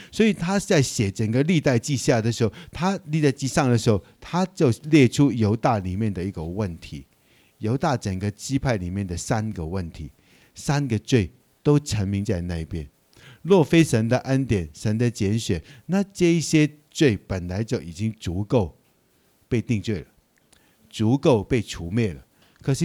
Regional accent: Hong Kong; now in Taichung, Taiwan; 让我爸爸去到香港，然后去到香港，我在香港出生，又有机会我读到一个学校，那个学校是基督教的学校，又有机会在那边就成长，然后一步一步，哎，就也来到台湾读书，

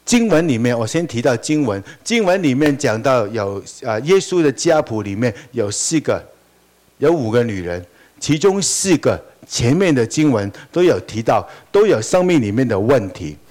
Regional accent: Hong Kong; born there; also born or lived in Taiwan; 我是一个中国人，我不是用政治观念说的，我是用文化观念来说。那我出生在香港，我受教育的地方是在台湾

